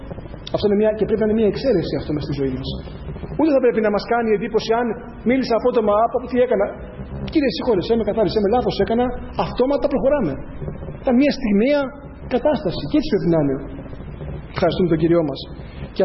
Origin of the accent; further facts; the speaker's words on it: Athens, Attica, Greece; επισκέπτομαι καμιά φορά την Αθήνα, κάποιες εκκλησίες εκεί που μεγάλωσα